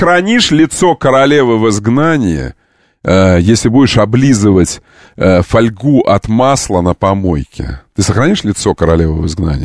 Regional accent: Moscow, Russia; мы, москвичи, когда проезжаем через эти все чудесные места

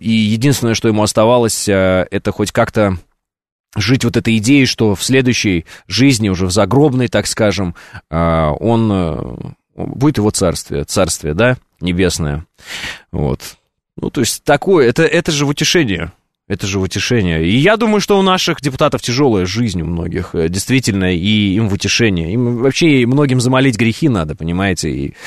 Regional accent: Chechnya, Russia; я чеченец и мусульманин.

